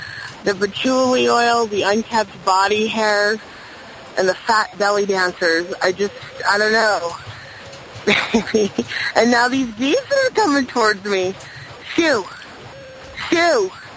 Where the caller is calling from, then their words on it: Reno, Nevada, United States; Hey, this is … I'm calling live from Earth Day in Reno, Nevada, meth capital of the United States, according to the news recently.